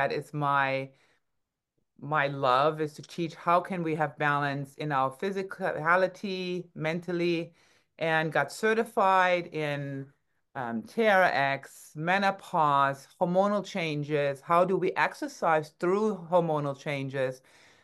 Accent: Berlin, Germany; I'm 52 now. We're going all the way back to Germany, where I was born and raised in Berlin.

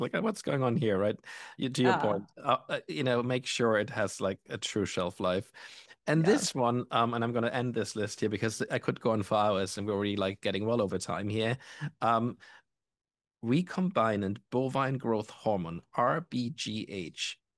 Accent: Germany; accent: German; English is a second language; I grew up in Germany, and you can tell by my accent, I obviously have a foreign accent

